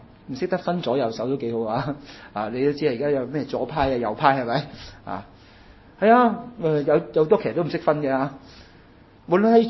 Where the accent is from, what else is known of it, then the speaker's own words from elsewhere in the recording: China; 神爱世上每一个民族国家的人，神爱我们中国人，都爱日本人，都爱其他国家的人。